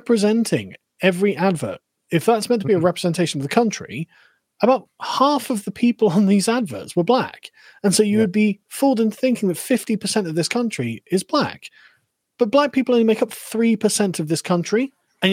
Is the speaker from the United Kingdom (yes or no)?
yes; England, United Kingdom; I'm sat here as an Englishman going, right, this is fucking awful